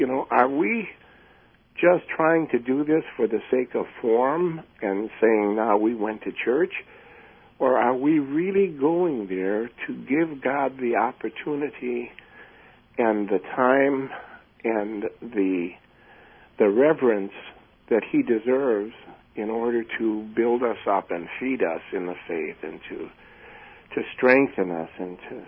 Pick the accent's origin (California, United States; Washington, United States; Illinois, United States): Illinois, United States; Chicago; and I grew up in the Chicago area. And our relatives who lived in the city would come out to the suburbs where we lived